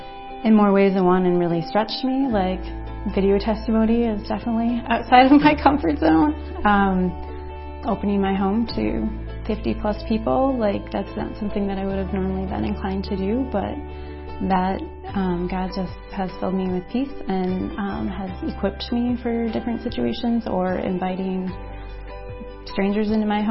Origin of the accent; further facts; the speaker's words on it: Peshtigo, Wisconsin, United States; I am from Peshtigo.